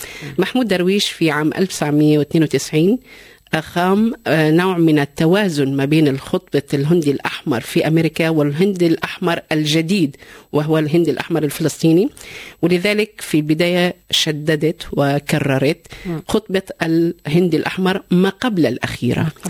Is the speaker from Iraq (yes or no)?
no; Syria; born there; also born or lived in Lebanon; نعم مولودة في سوريا